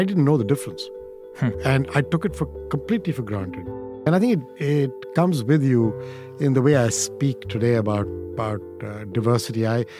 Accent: India; growing up in India, you take diversity for granted.

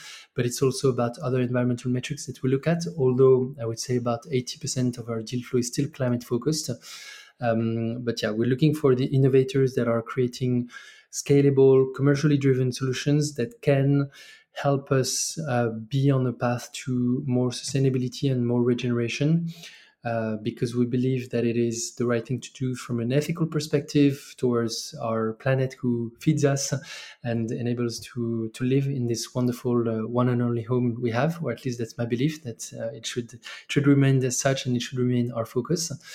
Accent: France; also born or lived in Mexico / China; As I said, I'm originally from France. I studied business in France, but did quite a bit of work in emerging countries.

